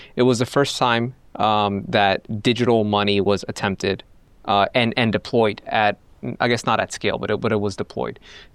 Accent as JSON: {"language": "English", "region": "Virginia", "country": "United States", "tie": "born or raised there", "moved": "as an adult", "lives_now": "Sweden", "said": "Yeah, so I grew up in Washington, D.C. originally, about 7 miles south in Northern Virginia. And I lived there up until the time that I was 29. Then I moved to Sweden."}